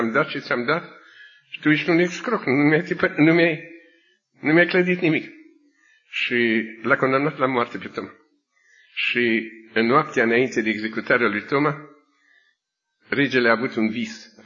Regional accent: Romania; eu sunt din România

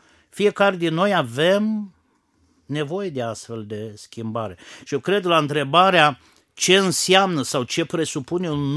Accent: Romania; Noi, ca și români, ne-am născut creștini pentru că facem parte dintr-o țară creștină.

